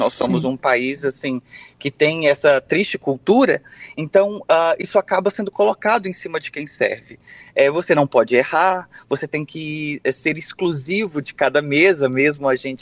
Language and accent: Portuguese; Minas Gerais, Brazil; now in Rio de Janeiro, Brazil; Nesses últimos 12 anos de Rio de Janeiro, porque eu venho do interior de Minas Gerais